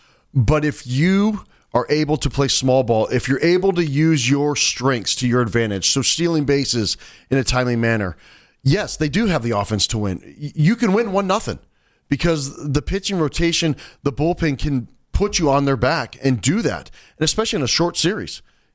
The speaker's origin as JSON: {"language": "English", "region": "Arizona", "country": "United States", "tie": "born or raised there", "said": "I didn't get the seasons growing up in Arizona. I had hot and hotter."}